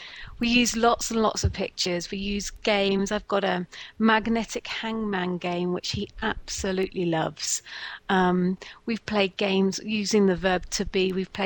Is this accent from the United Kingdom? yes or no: yes; England, United Kingdom; now in Guadalajara, Mexico; I am English, but I live in Mexico. I live in a place called Guadalajara, which is in the north of Mexico, quite near to Puerto Vallarta